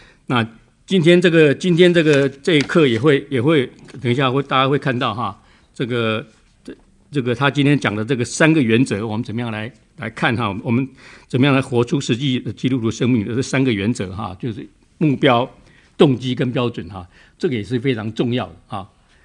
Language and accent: Chinese; Taiwan; 我们在台湾长大哈、啊，尤其在我们那一辈啊，也有一个类似的情形哈、啊。